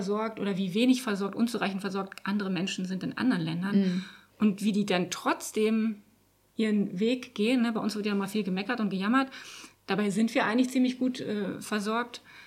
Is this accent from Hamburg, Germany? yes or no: no; Eisenhüttenstadt, Brandenburg, Germany; born there; ich bin ja geboren in Eisenhüttenstadt in Brandenburg, also ganz im Osten von Deutschland. Und für mich ist das immer noch nicht selbstverständlich, dass wir ein Land sind, ne? Und ich war damals 10 Jahre, als die Mauer fiel.